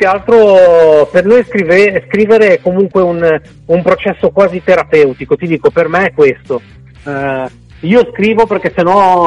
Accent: Genoa, Liguria, Italy; Ah, sì, siamo di Genova, ecco.

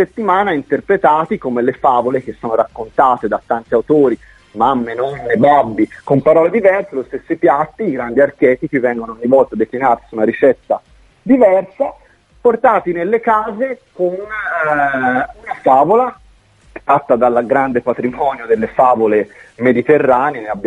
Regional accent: Pontassieve, Tuscany, Italy; Io sono del paese, sono di Pontassieve

